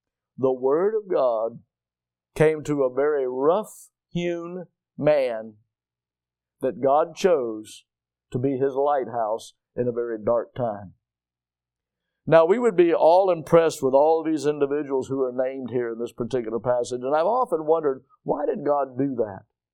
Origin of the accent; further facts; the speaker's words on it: Milton, United States; I grew up here in Milton, and Milton was pretty much wilderness area back whenever I was growing up, right?